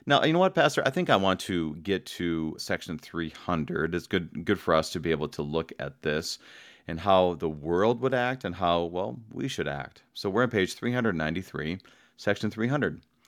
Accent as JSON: {"language": "English", "country": "United States", "said": "Ooh, I'm an American. I like freedom."}